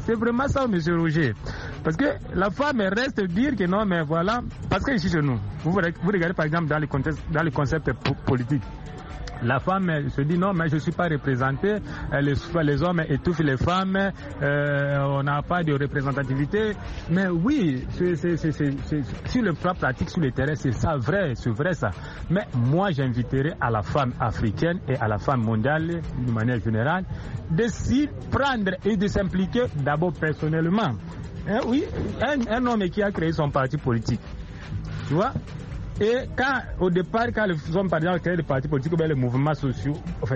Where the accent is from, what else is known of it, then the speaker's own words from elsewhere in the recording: Kinshasa, DR Congo; principalement chez nous en Afrique, voilà. Et même chez moi au Congo, ici à Kinshasa.